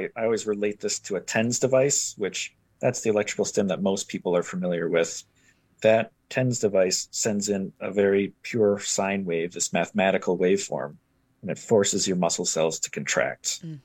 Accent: Oshkosh, Wisconsin, United States; I graduated from Concordia University in 2019, and I grew up and born and raised in Oshkosh.

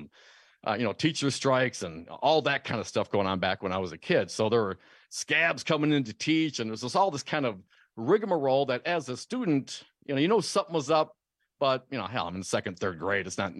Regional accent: Stevensville, Wisconsin, United States; So growing up in Stevensville, the school district was Hortonville, Wisconsin.

